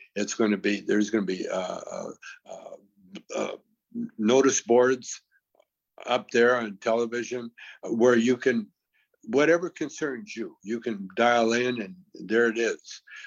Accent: Canada; I'm from Canada

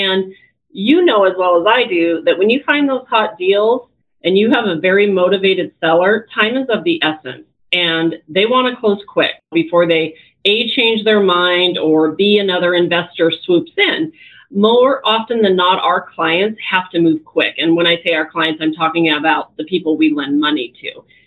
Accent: Spokane, Washington, United States; So Coeur d'Alene, Idaho is right next to Spokane, Washington. I'm originally from Spokane

